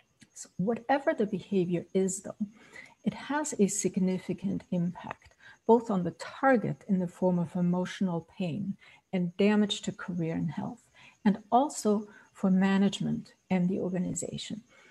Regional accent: Austria; accent: Austrian; English is a second language; now in United States; both growing up in Austria, that's where the accent is from, and then after I moved to the US

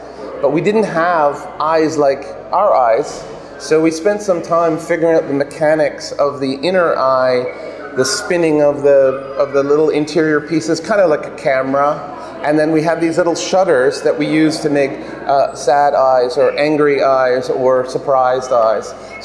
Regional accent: Canada; I grew up in Canada.

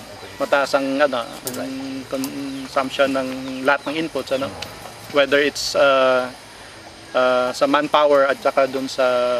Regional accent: Las Piñas, Metro Manila, Philippines; Na-mention ko nga, taga Las Piñas ako.

